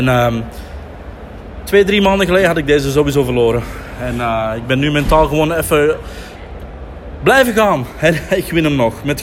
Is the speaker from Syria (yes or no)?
no; Belgium; Ik ben zelf een Belg. We hebben EK's gehad in België, maar bij ons is het gewoon altijd veel gemoedelijker.